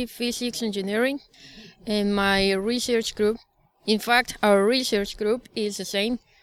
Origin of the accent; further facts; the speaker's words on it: Manizales, Caldas, Colombia; I am from Manizales